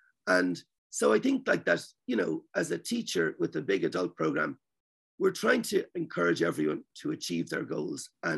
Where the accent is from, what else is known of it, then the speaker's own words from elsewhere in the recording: Ireland; now in United States; growing up in Ireland, we were used to the situation of every 4 years, the Olympics